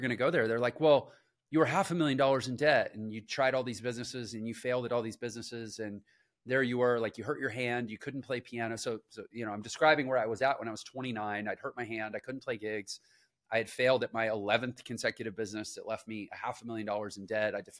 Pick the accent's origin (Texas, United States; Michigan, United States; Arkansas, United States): Texas, United States; Houston; I'm from Houston, Texas.